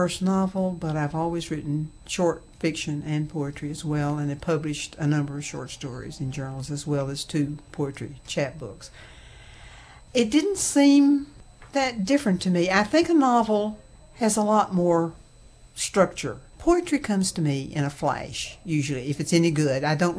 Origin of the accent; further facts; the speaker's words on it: Boone, North Carolina, United States; Oh, yes. I'm originally from Boone.